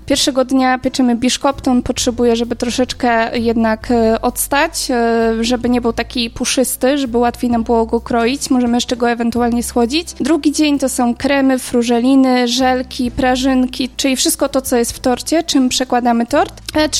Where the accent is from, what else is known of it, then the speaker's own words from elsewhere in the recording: Sobótka, Lower Silesian Voivodeship, Poland; now in Boleścin, Poland; No ja jestem z Sobótki, ale dość szybko się stamtąd wyprowadziłam